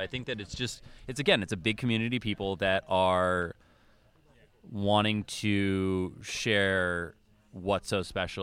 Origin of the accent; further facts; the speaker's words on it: New England, United States; I grew up in New England, moved to California, and now I come back here and just try to pretend like I live in Vermont when I come back.